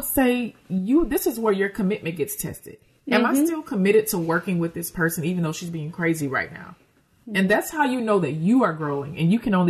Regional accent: Tennessee, United States; but I'm also from the South. I'm also born and raised in Tennessee.

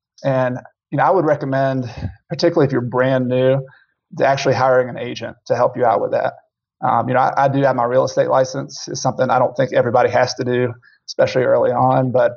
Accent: the South, United States; for those who don't know, I'm from the South, and you know, people like to go out in the country and hunt for birds and that kind of thing.

